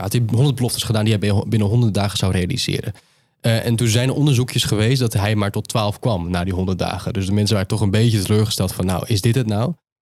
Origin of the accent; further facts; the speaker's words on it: Netherlands; ik ben journalist uit Nederland, ik spreek ze in het Pools aan.